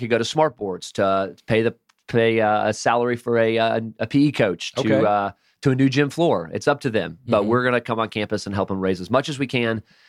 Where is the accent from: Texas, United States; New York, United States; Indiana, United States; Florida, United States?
Florida, United States; now in Atlanta, United States; I'm originally from South Florida. Went to school in Birmingham, went to grad school in Kentucky.